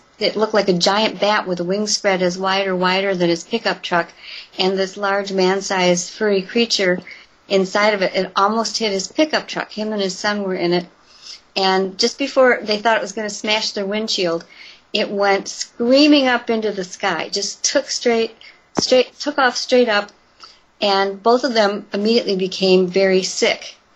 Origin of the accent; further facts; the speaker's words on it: Elkhorn, Wisconsin, United States; a maybe 3 to 4 mile long country road just outside of Elkhorn, my hometown